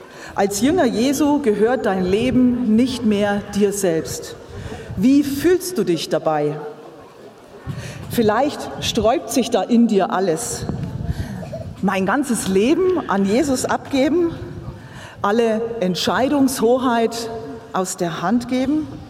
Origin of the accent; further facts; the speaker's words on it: Lichtenberg, Berlin, Germany; Ich komme aus Lichtenberg, also es sind nur ein paar Kilometer hier gleich ums Eck